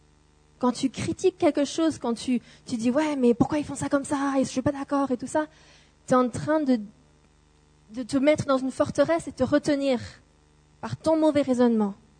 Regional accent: England, United Kingdom; also born or lived in United States; Et moi, étant anglaise, donc je suis anglaise-américaine, mon père anglais, ma mère américaine

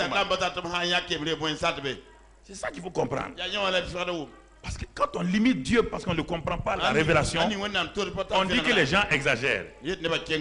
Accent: Tougan, Boucle du Mouhoun, Burkina Faso; moved away; quand je suis allé en France, j'ai écrit chez moi à Tougan que le sol là est couvert de glace partout.

